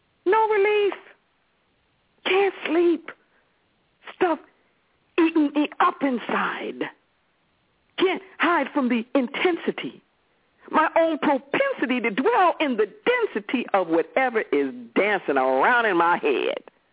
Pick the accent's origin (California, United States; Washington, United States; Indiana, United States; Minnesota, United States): California, United States; Los Angeles; I'm originally from Los Angeles